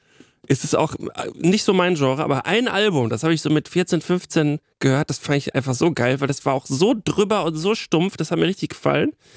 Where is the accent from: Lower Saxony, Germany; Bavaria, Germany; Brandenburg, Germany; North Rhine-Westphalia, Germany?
North Rhine-Westphalia, Germany; Waltrop; in Waltrop, wo ich herkomme